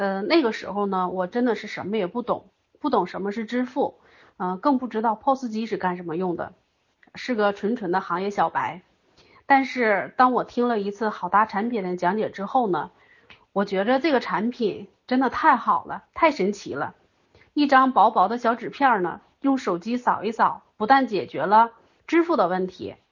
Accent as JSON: {"language": "Chinese", "town": "Changchun", "region": "Jilin", "country": "China", "said": "我是来自大东北吉林省长春市的合伙人，"}